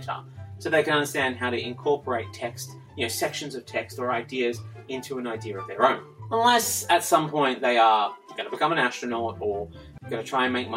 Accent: Australia; as an Australian

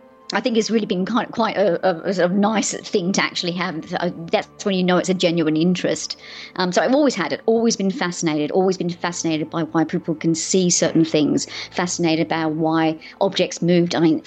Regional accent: Sydney, New South Wales, Australia; my sister and I, growing up in Sydney in Australia, we grew up with parents that were very sceptical.

